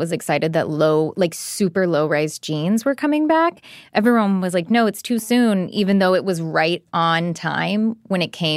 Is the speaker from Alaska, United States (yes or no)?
no; Texas, United States; I grew up in Texas, like Lila.